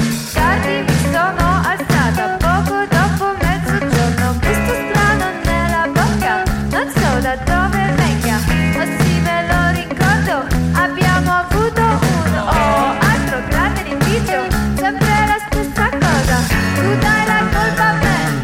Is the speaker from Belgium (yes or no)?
yes; Brussels, Brussels-Capital Region, Belgium; On vient de Bruxelles. Et on n'est pas du tout italien.